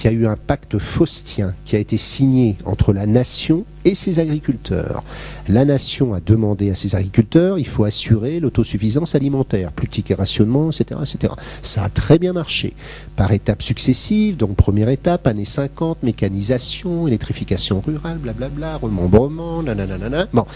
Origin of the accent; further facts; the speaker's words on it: Brittany, France; born there; Je suis né en Bretagne.